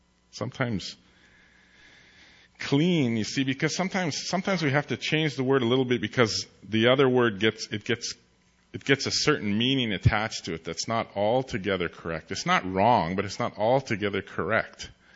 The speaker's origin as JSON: {"language": "English", "country": "Canada", "first_language": "Cree", "second_language": "English", "said": "My mother tongue is Cree, but I have lost my own language. So when I would go up in northern Alberta, I used an interpreter."}